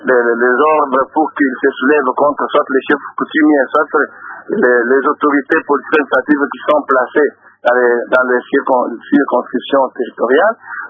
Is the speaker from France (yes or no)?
no; Kasaï-Occidental, DR Congo; moi je suis de Kasai-Occidental et j'habite Kananga.